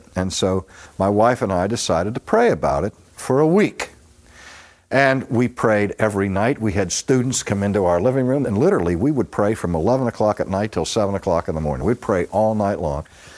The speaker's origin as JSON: {"language": "English", "town": "Pittsburgh", "region": "Pennsylvania", "country": "United States", "tie": "born or raised there", "said": "When I grew up in Pittsburgh, this kid that lived up the street from me, who was 4 years older than I was Eddie McIlvaine."}